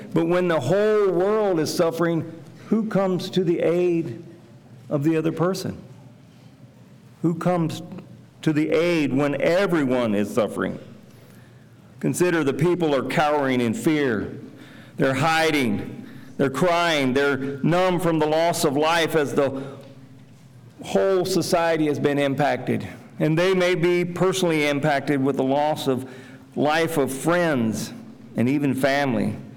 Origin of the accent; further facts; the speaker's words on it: Albany, Oregon, United States; As mentioned … I'm from Albany, Oregon.